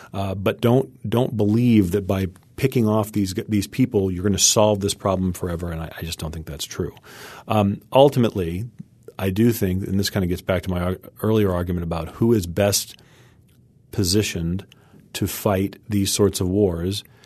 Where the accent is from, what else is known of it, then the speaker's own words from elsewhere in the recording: United States; As an American, I find it just sort of – it's sort of gratifying.